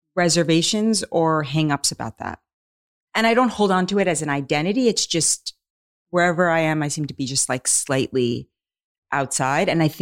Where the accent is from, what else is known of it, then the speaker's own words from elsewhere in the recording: New York City, New York, United States; also born or lived in Los Angeles; I'm actually from New York City, but I did live in LA for 15 years.